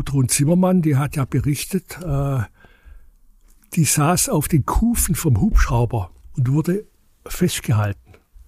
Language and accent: German; Germany; und daher gehe ich hin und tue das, was ich als Deutscher kann, helfen.